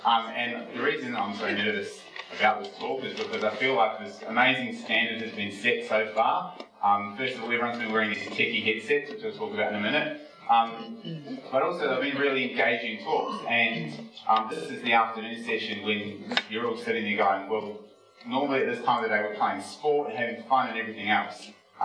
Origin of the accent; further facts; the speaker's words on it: New Zealand; we're from New Zealand and we all have like label dark hair